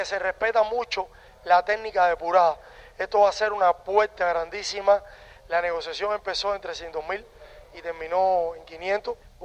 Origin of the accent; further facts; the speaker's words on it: Cuba; Bueno, un gran saludo a mi pueblo. Pronto estaré por allá ayudando a Judo Kickboxing, a las artes marciales mixtas cubanos.